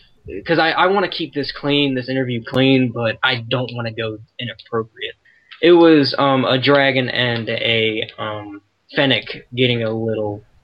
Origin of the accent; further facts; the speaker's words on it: United States; from the United States.